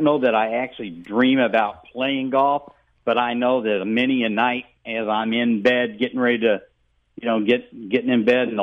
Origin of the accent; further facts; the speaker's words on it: Elsberry, Missouri, United States; I grew up in Ellsbury. My dad was a realtor up there.